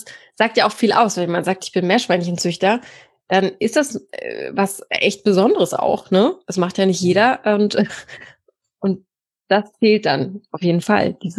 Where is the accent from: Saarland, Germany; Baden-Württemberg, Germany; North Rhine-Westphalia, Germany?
North Rhine-Westphalia, Germany; weil ich komme aus dem Pott